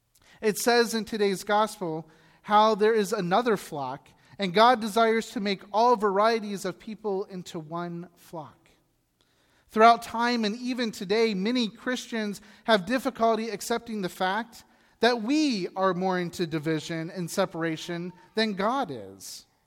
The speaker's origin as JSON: {"language": "English", "region": "Ohio", "country": "United States", "tie": "born or raised there", "said": "And although I grew up in Ohio, believe it or not, I did not grow up on a farm."}